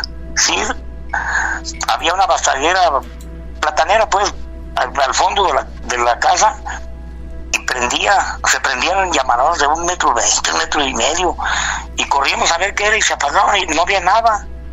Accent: Los Reyes, Michoacán, Mexico; ranchito de aquí de Michoacán. Yo soy de Los Reyes y el rancho se llama San José Apupataro, municipio de Los Reyes.

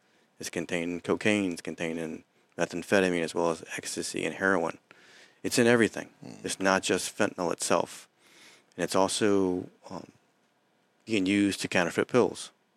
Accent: Norfolk, Virginia, United States; Born and raised in Ocean View.

